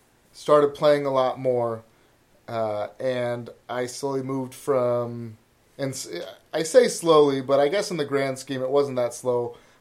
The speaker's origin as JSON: {"language": "English", "town": "Sonoma", "region": "California", "country": "United States", "said": "So we're from Sonoma, California, wine country, about an hour north of San Francisco."}